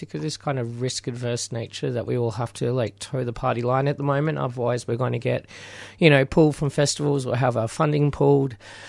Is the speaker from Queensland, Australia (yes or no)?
yes; Queensland, Australia; So, unfortunately, I am from Queensland.